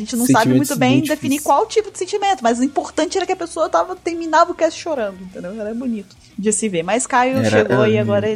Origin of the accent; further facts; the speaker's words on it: Bahia, Brazil; E sou baiana.